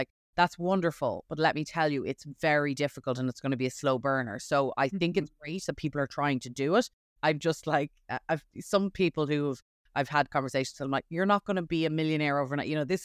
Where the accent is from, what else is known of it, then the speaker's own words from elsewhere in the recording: Ireland; I'm from Ireland originally